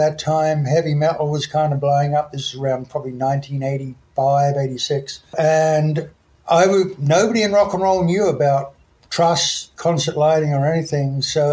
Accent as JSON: {"language": "English", "town": "Sydney", "region": "New South Wales", "country": "Australia", "tie": "born or raised there", "also_born_or_lived": "England", "said": "I ended up being on my own at 14 years old in Australia, in Sydney. I was born in England and moved to Australia when I was like 9 years old."}